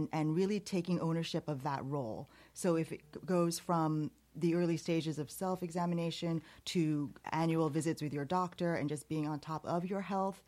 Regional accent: New York City, New York, United States; now in Saratoga Springs, United States; I'm originally from New York City.

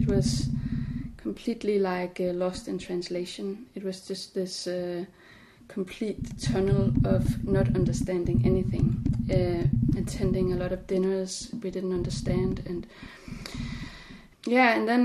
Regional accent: Copenhagen, Capital Region of Denmark, Denmark; I'm from Denmark. I live in Copenhagen

